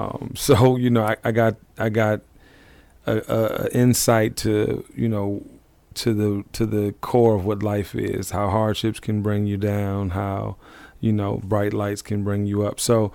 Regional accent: Washington, District of Columbia, United States; Born and raised in Washington, D.C.

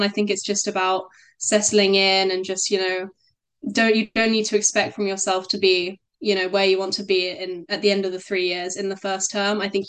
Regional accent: South East England, United Kingdom; I'm from Surrey in England.

